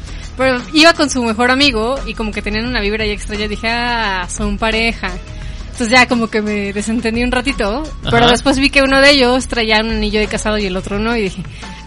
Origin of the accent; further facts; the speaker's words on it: Mérida, Yucatán, Mexico; yo me acuerdo que estaba haciendo muchísimo berrinche porque ya llevaba 3 meses fuera de mi pueblo